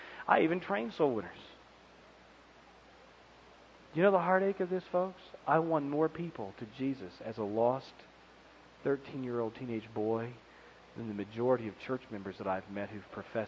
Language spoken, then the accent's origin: English; Kansas City, Missouri, United States; Calvary Baptist Church, Southern Baptist Church, where I grew up in Kansas City.